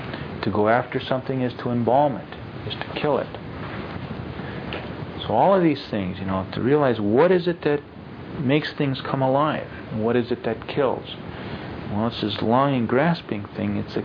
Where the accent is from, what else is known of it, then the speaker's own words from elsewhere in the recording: United States; born there; You know, I was born here in America. Later on, I decided, well, I was an American.